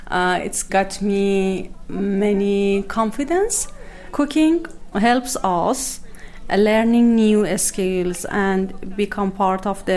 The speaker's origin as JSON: {"language": "English", "town": "Tehran", "region": "Tehran Province", "country": "Iran", "second_language": "English", "lives_now": "London, United Kingdom", "said": "I come from Tehran, the capital of Iran. I really like Tehran. It's like London."}